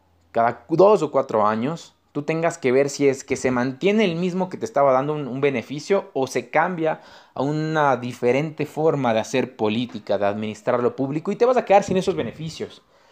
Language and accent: Spanish; Ecuador; Y tenemos que seguir haciéndolo todos juntos, como ecuatorianos